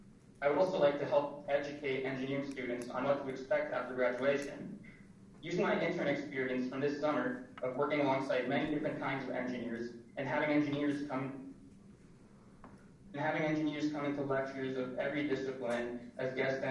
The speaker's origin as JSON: {"language": "English", "town": "Las Vegas", "region": "Nevada", "country": "United States", "tie": "born or raised there", "said": "I grew up in Las Vegas, Nevada, where I attended Silverado High School and graduated in the class of 2015."}